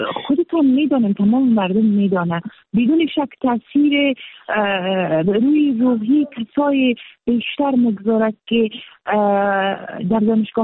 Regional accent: Afghanistan; born or raised there

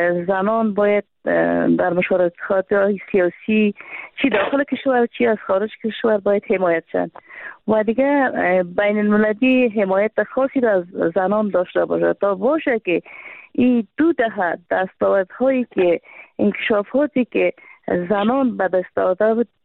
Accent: Afghanistan; من یک افغان هستم، یک زن افغان هستم

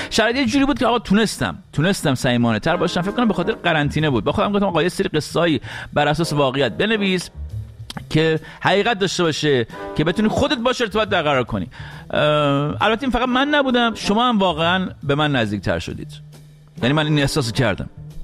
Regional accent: Iran; moved away; وقتی از ایران اومدم بیرون

